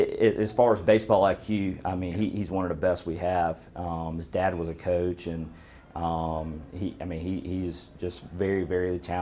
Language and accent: English; Sumter, South Carolina, United States; Man, so I'm from, born and raised in South Carolina, and I'm from Sumter, about an hour from Florence